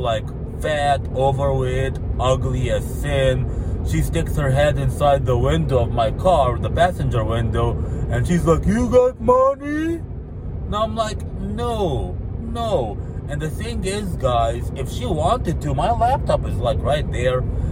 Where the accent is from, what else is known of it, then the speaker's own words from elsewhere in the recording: Florida, United States; I'm sorry man, I'm from Florida, I'm going up to like New York right now.